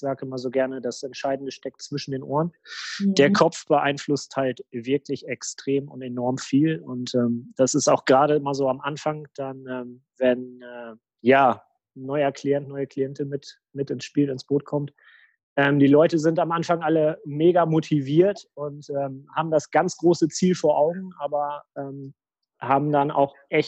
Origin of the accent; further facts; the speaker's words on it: North Rhine-Westphalia, Germany; born there; sitze im wunderschönen Westmünsterland an der deutsch-holländischen Grenze. Ich komme wie die Andrea aus dem Sauerland gebürtig